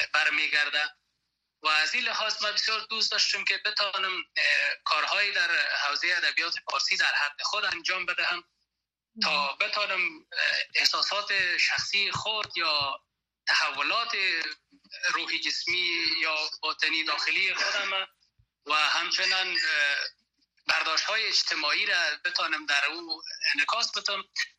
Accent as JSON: {"language": "Persian", "region": "Panjshir", "country": "Afghanistan", "tie": "born or raised there", "also_born_or_lived": "Kabul", "said": "در دهکده ملیمه ولایت پنجشیر زاده شدم، با اصطلاح معمول ما در افغانستان که مکتب تا سنف 8 خواندم، بعد از اون که تحول آمد رژیم سیاه طالبانی سقوط کرد و کابل آمدم."}